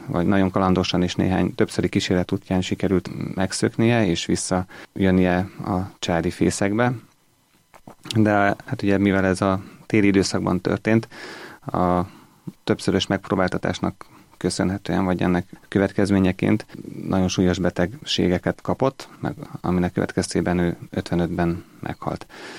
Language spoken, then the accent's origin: Hungarian; Hungary; born there; 71 óta itt él Magyarországon anyukám. Én 72-ben születtem, úgyhogy én már tulajdonképpen az itteni közös létüknek a gyümölcse vagyok.